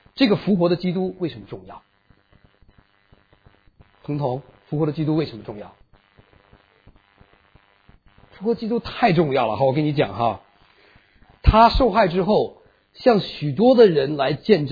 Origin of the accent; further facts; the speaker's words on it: Northeast China, China; 你大概不是咱们东北人